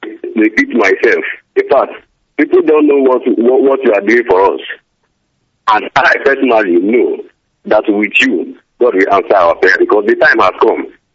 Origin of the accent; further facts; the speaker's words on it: Ovokosuka, Enugu State, Nigeria; now in Benin; I'm from Ovokosuka in Enugu State, in Biafra land.